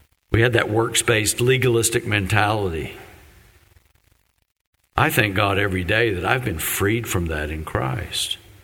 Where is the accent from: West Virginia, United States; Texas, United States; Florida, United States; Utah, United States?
West Virginia, United States; And of course, I'd have to admit I'm from West Virginia.